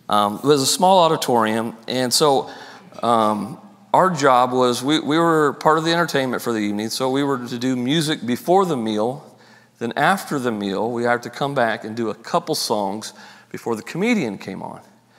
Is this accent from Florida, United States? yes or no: no; Galveston, Texas, United States; growing up in Galveston, we had this local pay pit.